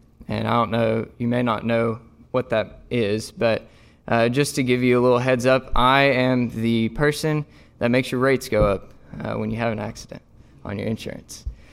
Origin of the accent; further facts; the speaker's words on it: Marion, Kentucky, United States; I'm originally from Marion, Kentucky. It's a small town in Western Kentucky, and my parents were the caretakers at Western Kentucky Youth Camp. We lived there for 5 years, and I lived in Marion my whole life